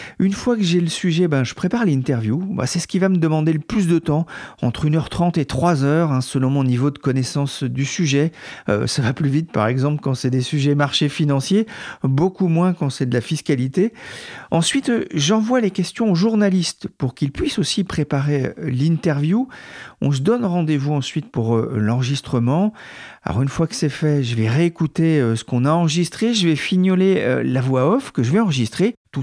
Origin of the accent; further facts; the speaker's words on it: Brittany, France; Alors moi, je ne suis pas branchouillard parisien, je suis breton.